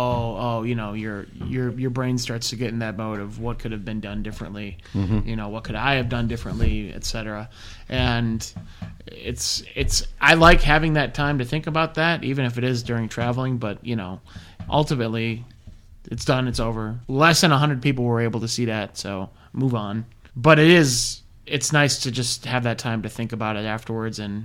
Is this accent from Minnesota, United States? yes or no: yes; Minnesota, United States; Now, as a Minnesotan... I have several answers.